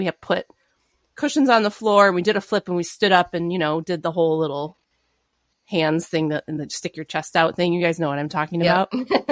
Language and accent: English; Michigan, United States; I grew up in Michigan.